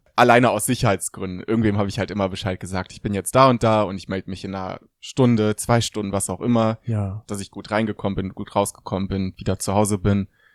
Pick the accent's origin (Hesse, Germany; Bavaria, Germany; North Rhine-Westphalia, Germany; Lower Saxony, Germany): North Rhine-Westphalia, Germany; Düsseldorf; ich bin in Düsseldorf und Umgebung aufgewachsen.